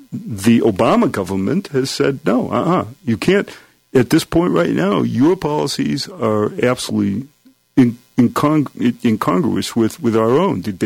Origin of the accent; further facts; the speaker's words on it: United States; I personally, as an American Jew, would hope that our country would have, America, would have every reason in the world to support the government of Israel.